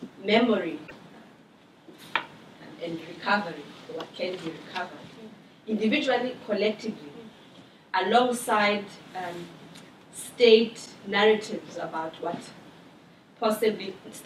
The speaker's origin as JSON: {"language": "English", "region": "Eastern Cape", "country": "South Africa", "tie": "born there", "also_born_or_lived": "Gauteng", "said": "I was born in the Eastern Cape, but I had to move to south of Johannesburg to Orange Farming Township so that I could access better education."}